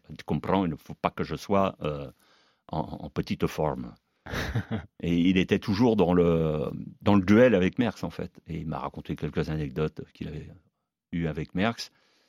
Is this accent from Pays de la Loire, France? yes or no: yes; Pays de la Loire, France; il est venu à la maison, chez moi, en Mayenne